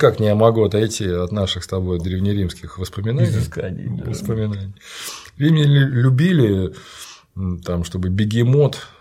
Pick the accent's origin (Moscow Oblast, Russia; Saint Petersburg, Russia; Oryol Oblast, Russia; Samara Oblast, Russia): Samara Oblast, Russia; Samara; я из Самары